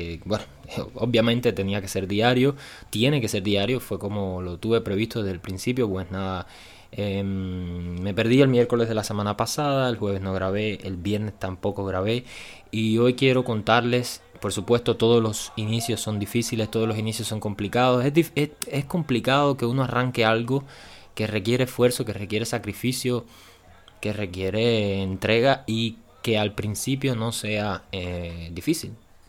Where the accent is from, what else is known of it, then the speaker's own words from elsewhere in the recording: Cuba; Y están pasando muchas cosas fuertes en mi país. Entonces vivir en Cuba es muy difícil.